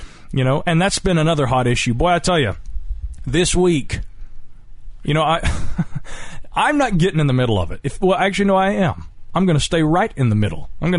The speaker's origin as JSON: {"language": "English", "region": "North Carolina", "country": "United States", "said": "me being from North Carolina, I guess we had a lot to talk about. We're both from the South"}